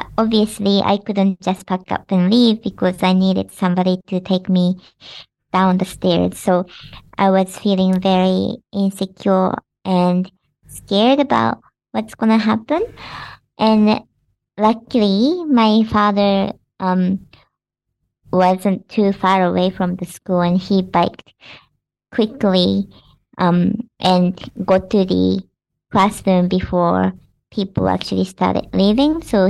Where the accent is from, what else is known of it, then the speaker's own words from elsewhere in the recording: Japan; now in New Zealand; I'm originally from Japan and have lived in Aotearoa for the past 10 years.